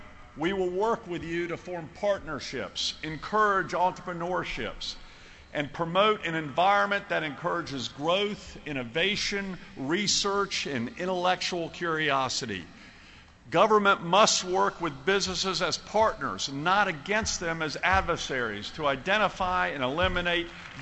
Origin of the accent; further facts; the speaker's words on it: Charlotte, North Carolina, United States; especially in my hometown of Charlotte.